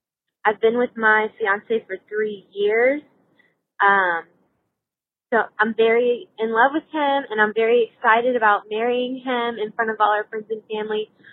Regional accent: Louisiana, United States; I'm from Louisiana, and I'm 28 years old, and I'm getting married in March.

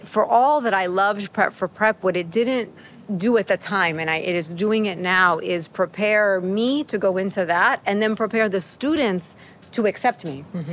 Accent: Queens, New York, United States; Yeah, so I grew up here in New York City, in Queens, in Long Island City, which is not what it used to be.

